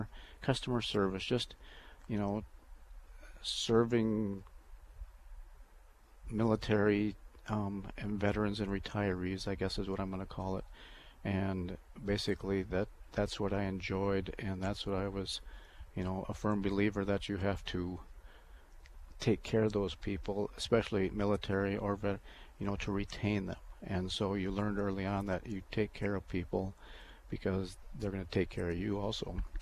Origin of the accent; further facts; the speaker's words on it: Selby, South Dakota, United States; also born or lived in Chamberlain / Plankington / Huron / Pierre; born in Chamberlain, South Dakota. My folks moved to Plankington, Huron, Selby, Pierre. I was a graduate from Selby, and so I guess I'm a native from Selby, South Dakota.